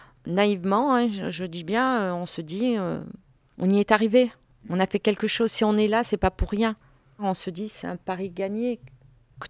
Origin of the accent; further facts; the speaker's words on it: Marseille, Provence-Alpes-Côte d'Azur, France; born there; also born or lived in Algeria; Moi, je suis née à Marseille, ma grande sœur, elle est née à Mostaganem.